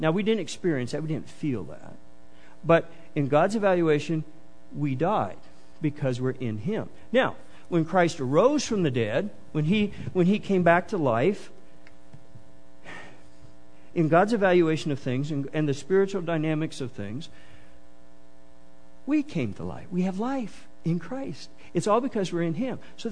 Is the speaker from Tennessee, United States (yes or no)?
no; Kansas, United States; It doesn't really matter that I came from Kansas, except I had a really nice mother.